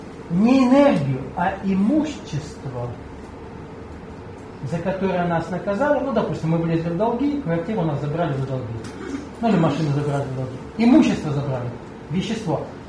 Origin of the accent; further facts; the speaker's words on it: Russia; Я перевожу это в рубли, так как я россиянин.